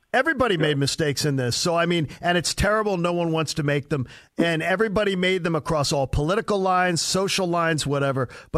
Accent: Broomall, Pennsylvania, United States; We had the numbers from my home state in Pennsylvania the other day, and it's the street I grew up on in Broomall, Pennsylvania has a senior home

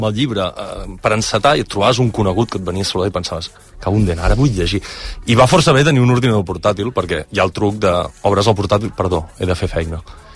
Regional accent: Pla del Penedès, Catalonia, Spain; Sí, sí, som del Pla del Penedès, tots dos.

